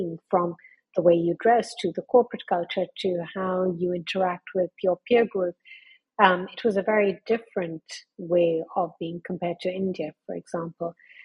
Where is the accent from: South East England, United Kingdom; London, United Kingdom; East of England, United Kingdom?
London, United Kingdom; born there; So for your listeners, obviously, they'll hear I'm not American. I was born in London, where of Parsi faith